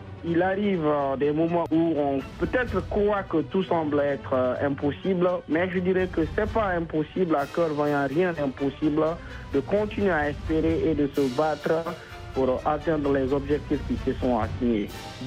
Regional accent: Guinea; now in United States; je suis américain d'origine guinéenne. Je suis donc financier de formation résident aux États-Unis depuis 2003.

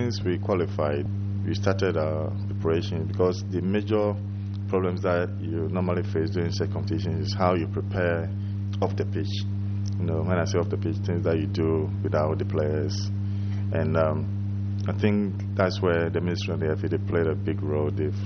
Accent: Ghana; when I was given the job as first Ghanaian to handle the national team

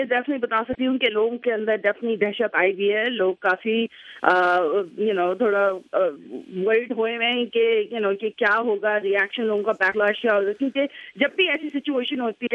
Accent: Pakistan; میں نے بولا میں جی پاکستان سے ہیں.

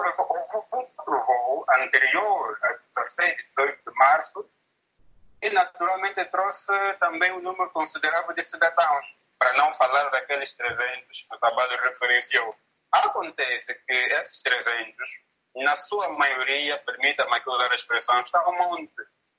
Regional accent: Angola; eu também falo da província de Luís, de onde sou natural

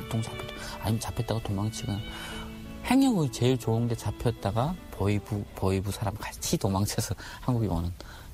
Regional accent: Hamgyong, North Korea; now in South Korea; 저는 함경도입니다.

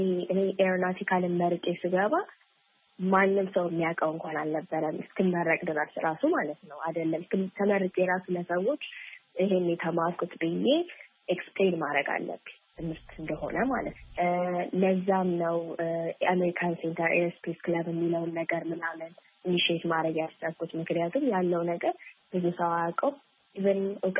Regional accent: Addis Ababa, Ethiopia; እኔ አዲስ አበባ ነው ተወልጄ ያደኩት።

